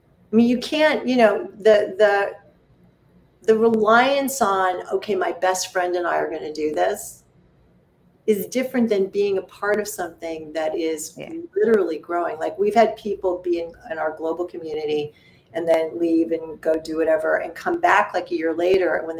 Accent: New York City, New York, United States; And, I'm a New Yorker, so I can say it that way.

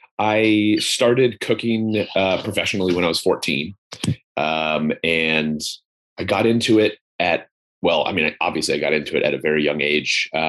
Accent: Anchorage, Alaska, United States; moved away as an adult; And so I grew up in Anchorage, Alaska. And so in my hometown, my first job was at an Italian restaurant called Orso, and started there.

